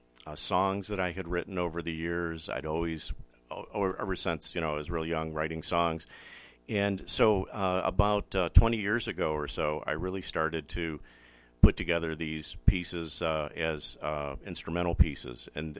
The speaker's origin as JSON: {"language": "English", "town": "Cleveland", "region": "Ohio", "country": "United States", "tie": "born or raised there", "said": "I grew up in Ohio, Cleveland. And, of course, that's the rock and roll capital of the U.S., right?"}